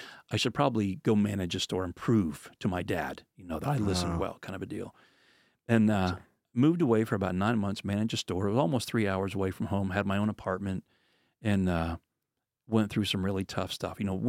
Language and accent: English; Pennsylvania, United States; I grew up in Pennsylvania, and I started off like in the hills, the Appalachians. I love to hunt. I love to fish. I love to hike. And that's my roots.